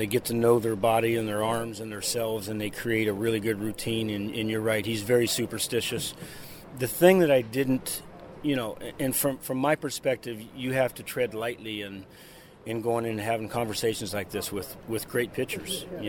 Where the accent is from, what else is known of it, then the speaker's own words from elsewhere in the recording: New York City, New York, United States; Growing up in Yankee Stadium as a kid was a dream, you know, for my brothers and I.